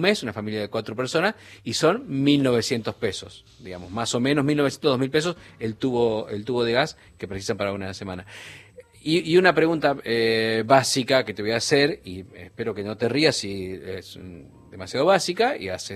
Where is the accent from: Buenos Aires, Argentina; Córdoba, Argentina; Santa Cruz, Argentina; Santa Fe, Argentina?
Santa Fe, Argentina; Salto Grande; en Santa Fe, donde yo soy, mi pueblo de Salto Grande, queda a 50 kilómetros de Rosario, zona muy productiva, la zona de la soja, la zona sojera, la zona de mucho trigo, y ahora también ganadería